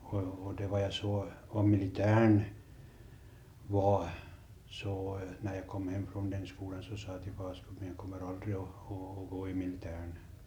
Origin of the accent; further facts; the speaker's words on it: Korsholm, Ostrobothnia, Finland; moved away as an adult; now in Vancouver, Canada; Jag är hemma från Tjörby Korsholm. Och allt vad jag vet att säga att jag var här i 48 års tid.